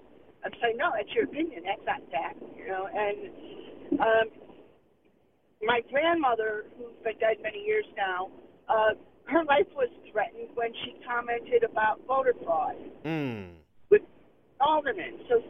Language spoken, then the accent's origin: English; Chicago, Illinois, United States; but I'm originally from Chicago, and what's happening to the rest of the country today has been going on in Chicago since I can remember.